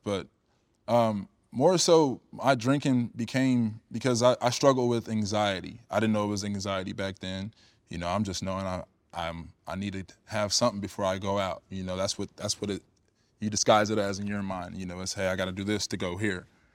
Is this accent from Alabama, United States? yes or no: no; Cedar Rapids, Iowa, United States; moved away as an adult; I'm a kid from the Midwest, from Iowa, you know what I mean? Like, Cedar Rapids. And so I'm from a town of like 100,000. Then I moved to California